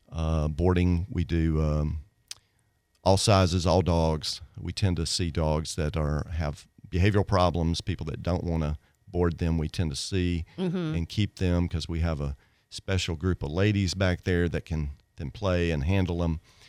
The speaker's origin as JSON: {"language": "English", "town": "Tupelo", "region": "Mississippi", "country": "United States", "tie": "born or raised there", "said": "I was raised around Tupelo, Mississippi, went to Ole Miss and got a degree in pharmacy"}